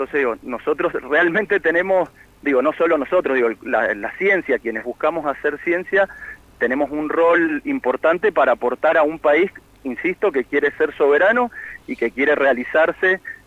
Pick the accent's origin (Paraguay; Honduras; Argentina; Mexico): Argentina